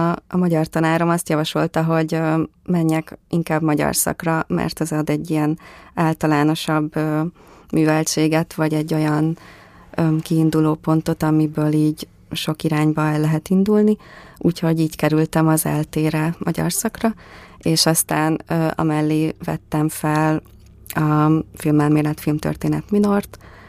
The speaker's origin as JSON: {"language": "Hungarian", "region": "Budapest", "country": "Hungary", "tie": "born there", "said": "és 1992. február 6-án születtem Budapesten."}